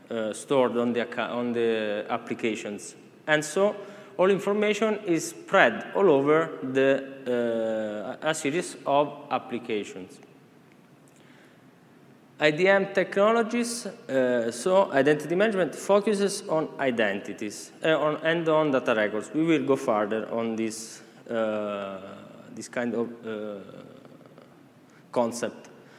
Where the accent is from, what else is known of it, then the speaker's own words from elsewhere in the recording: Italy; I'm from Italy.